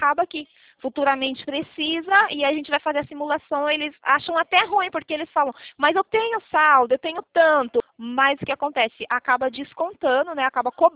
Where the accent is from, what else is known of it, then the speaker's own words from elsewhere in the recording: São Paulo, Brazil; sou daqui de São Paulo.